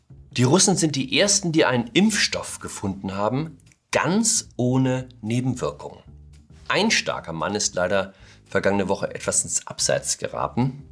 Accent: Hamburg, Germany; Ich komme auch aus Hamburg. Der ein oder andere wird es vielleicht herausgehört haben.

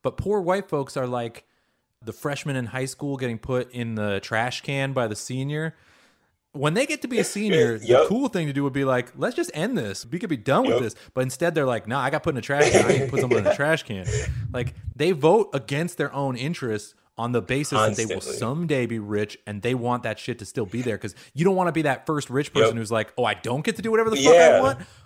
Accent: Seattle, Washington, United States; Like I said, I grew up in Seattle. Oregon is wild.

